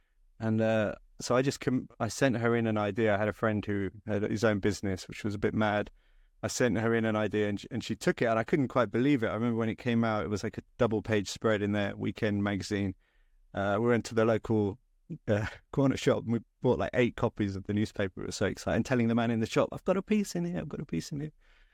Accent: Northampton, East Midlands, United Kingdom; I grew up in Northampton and yeah, that was the local newspaper.

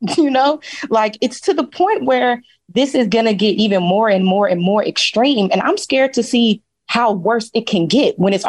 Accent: Dallas, Texas, United States; I live in Texas. I'm not somebody that's just like, oh, you should not have no gun. Yeah, y'all know I'm from Dallas, Texas.

